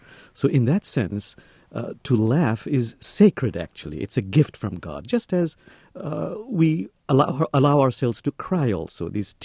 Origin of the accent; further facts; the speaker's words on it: Bangladesh; I'm from Bangladesh, as you had mentioned